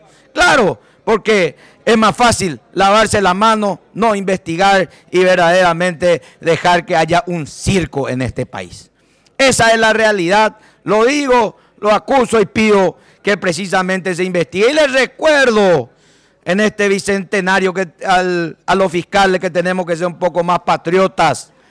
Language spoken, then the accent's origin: Spanish; Paraguay; como ciudadano paraguayo, más que todo, que se investigue dentro de la República del Paraguay